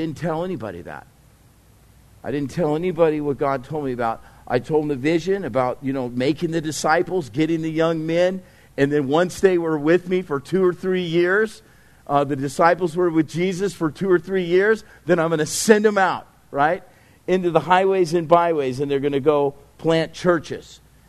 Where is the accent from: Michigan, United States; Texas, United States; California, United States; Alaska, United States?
California, United States; Because, you know, I grew up in Orange County and I had all the dreams and jobs and opportunities that come our way